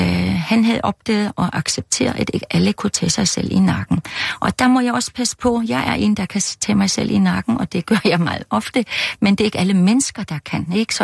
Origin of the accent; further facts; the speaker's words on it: Germany; now in Denmark; Jeg tror, jeg har været meget at være glad for den form for uddannelse, opdragelse, dannelse, jeg har fået i det gamle Østtyskland.